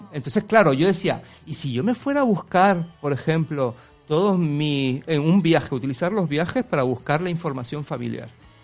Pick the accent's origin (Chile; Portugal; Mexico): Portugal; Madeira; porque soy de Portugal, porque soy de Madeira